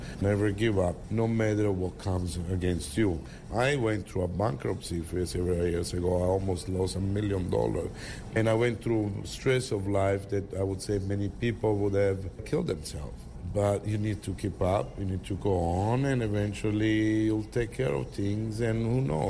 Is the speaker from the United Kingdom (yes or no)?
no; Italy; English is a second language; now in New York, United States; I always thought California, probably because I come from Italy, I like the weather and the girls. Instead, here I am now. I'm almost 17 years.